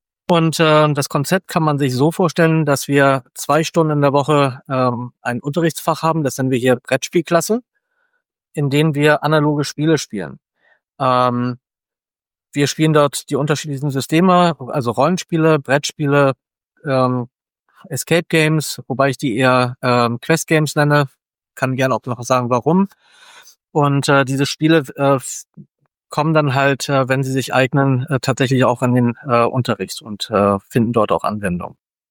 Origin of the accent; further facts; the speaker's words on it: Lower Saxony, Germany; moved away as an adult; also born or lived in Mexico; now in Hamburg, Germany; vor 20 Jahren bin ich aus Niedersachsen nach Hamburg gekommen, um als Lehrer anzufangen.